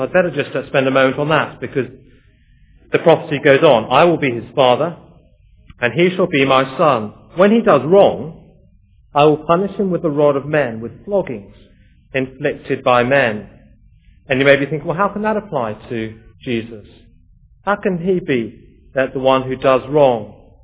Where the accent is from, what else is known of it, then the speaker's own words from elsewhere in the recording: England, United Kingdom; I'm very English in some respects.